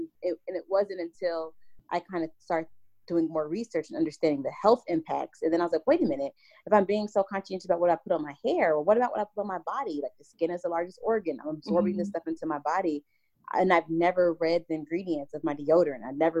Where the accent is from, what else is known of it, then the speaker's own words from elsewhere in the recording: Little Rock, Arkansas, United States; Like, I grew up in Little Rock, Arkansas.